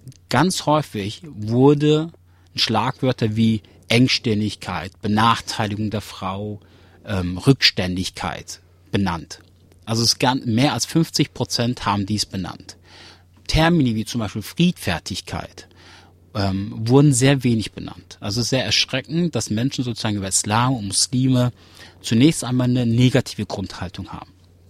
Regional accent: Germany; born there; Ja, auch ich bin Deutschland. Du musst mich nicht fragen, wo ich herkomme. weil ich bin hier geboren.

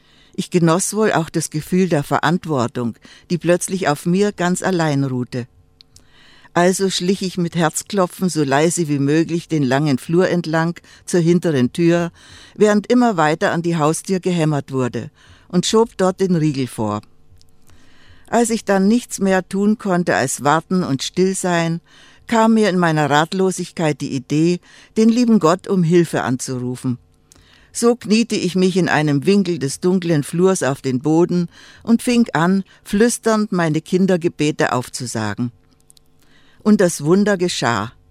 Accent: Mimoň, Liberec Region, Czechia; Dieses Hüter mein hieß im Dialekt unserer nordböhmischen Heimatstadt Nimes natürlich Hietermein.

